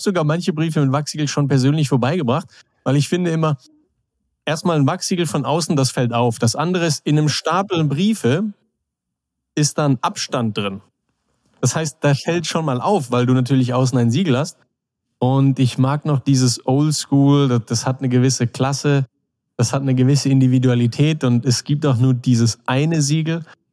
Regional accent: Konstanz, Baden-Württemberg, Germany; also born or lived in Hesse; Ich bin aus Konstanz, eigentlich gebürtiger Hesse.

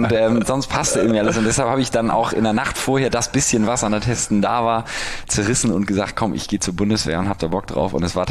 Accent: Hamburg, Germany; Aber ich komme aus Hamburg, bin 31, wir haben Zenjob vor 4,5 Jahren ungefähr gegr

